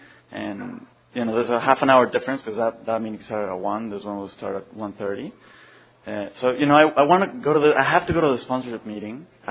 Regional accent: Mexico City, Mexico; I'm an alcoholic, and I'm from Mexico City.

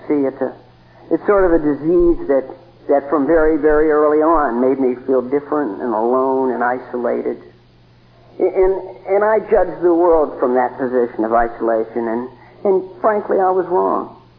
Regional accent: United States; born there; I was born on a river, not as clean as this one. I was born on the Ohio River

